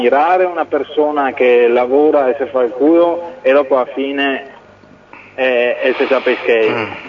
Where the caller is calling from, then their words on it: Bassano, Veneto, Italy; Sono De Bassano.